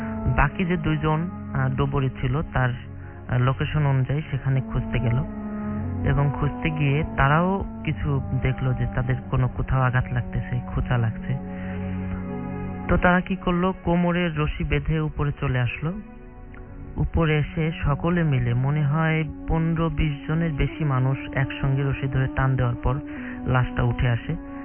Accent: Mirpur, Dhaka Division, Bangladesh; মিরপুর থেকে এসেছি।

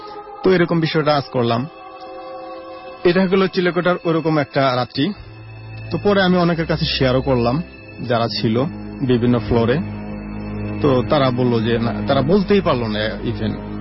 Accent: Khamarpara, Dhaka Division, Bangladesh; also born or lived in United States; Even আমার home district Tangail এবং আমার বাড়ি যে খামারপাড়া সেখানেও কিছু ঘটনা আছে।

